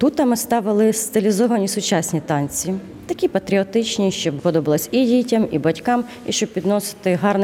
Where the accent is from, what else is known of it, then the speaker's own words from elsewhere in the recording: Kyiv, Ukraine; moved away; Я сама з Києва.